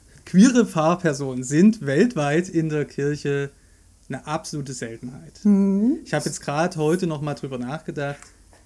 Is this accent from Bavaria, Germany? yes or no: no; Saxony, Germany; schöne Grüße in meine alte Heimat nach Sachsen